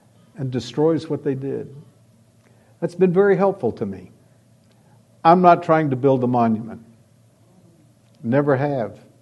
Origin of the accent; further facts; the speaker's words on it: the South, United States; Obviously, I'm from the South.